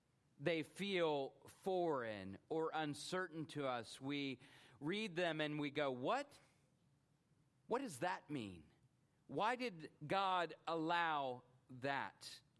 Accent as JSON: {"language": "English", "town": "Atlanta", "region": "Georgia", "country": "United States", "tie": "born or raised there", "lives_now": "Alabama, United States", "said": "Y'all know I grew up in the Atlanta area, and one of the reasons I left is because you cannot tie a giraffe to a telephone pole."}